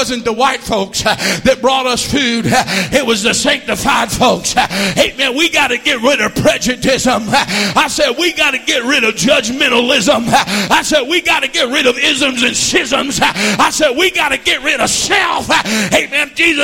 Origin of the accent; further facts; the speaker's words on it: Granite City, Illinois, United States; I grew up in Granite City. There was a lot of prejudice.